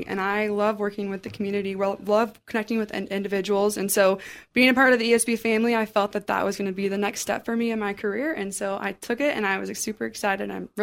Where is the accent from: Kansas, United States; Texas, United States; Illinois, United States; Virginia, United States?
Kansas, United States; Strong City; Yes, I was just raised right west of town in Chase County. I grew up in Strong City and went to high school at Chase County Junior Senior High School.